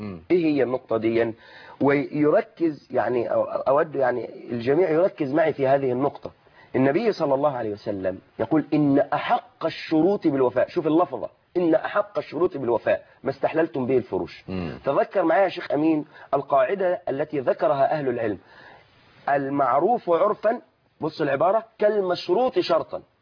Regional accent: Egypt

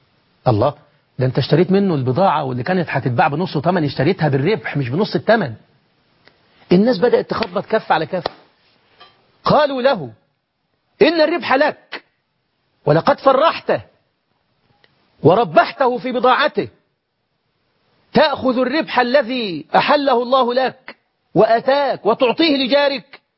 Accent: Egypt; واحفظ بلدنا مصر من كل مكروه وسوء.

